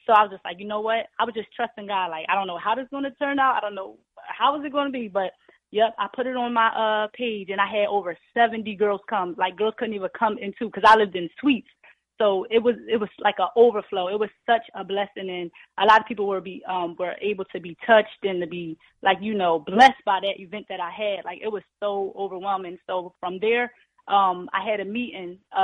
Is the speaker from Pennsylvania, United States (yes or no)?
yes; Philadelphia, Pennsylvania, United States; I'm from Philadelphia.